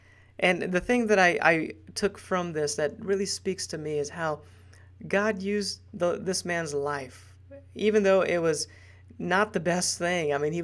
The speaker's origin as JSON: {"language": "English", "town": "Kansas City", "region": "Missouri", "country": "United States", "tie": "born or raised there", "also_born_or_lived": "Guyana", "said": "When I was young, I was only 5 years old, I moved from Guyana, small country in South America. And my family and I moved to the Kansas City area."}